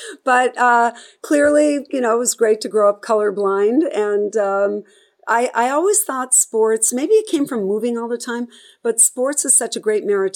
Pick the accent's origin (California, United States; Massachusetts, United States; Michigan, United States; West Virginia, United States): Massachusetts, United States; Boston; or growing up in Boston, I saw so much of what sports did for a city, for a people, for, integration.